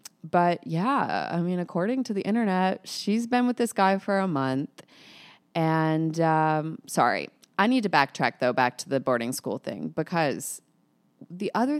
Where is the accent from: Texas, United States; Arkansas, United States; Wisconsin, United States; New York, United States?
Arkansas, United States; North Little Rock; it's a more rural area than even where I grew up in North Little Rock.